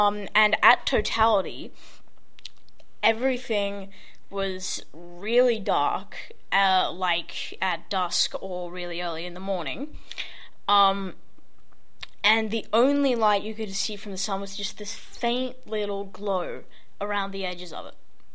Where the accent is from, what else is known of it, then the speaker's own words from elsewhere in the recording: Sydney, New South Wales, Australia; and I'm from Sydney.